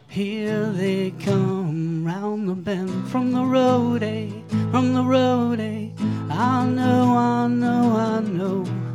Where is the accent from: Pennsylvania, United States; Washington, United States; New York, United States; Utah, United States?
Pennsylvania, United States; Okay, I'm from Pennsylvania. I've been out here for a couple of days